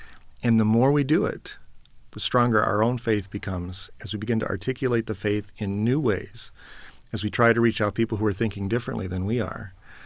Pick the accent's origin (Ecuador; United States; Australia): United States; Minnesota; I think of my home state of Minnesota, where I think it's Fergus Falls.